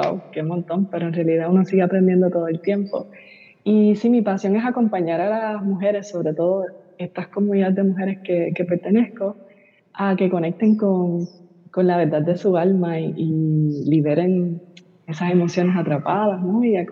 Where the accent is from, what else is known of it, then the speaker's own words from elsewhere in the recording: Puerto Rico; soy de Puerto Rico, soy terapeuta holística, instructora de yoga